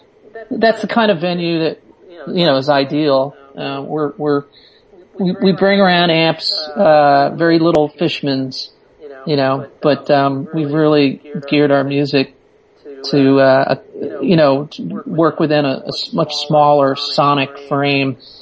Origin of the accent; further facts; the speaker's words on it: Brooklyn, New York, United States; now in Germantown, United States; Yeah, we're all originally from Brooklyn, me and my bandmates, and we actually currently reside upstate